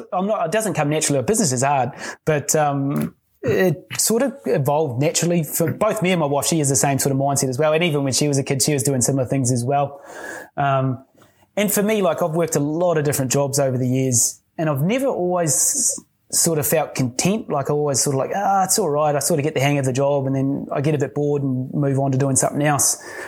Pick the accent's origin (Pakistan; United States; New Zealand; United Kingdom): New Zealand; now in Australia; And especially being a Kiwi, our work ethic is quite good.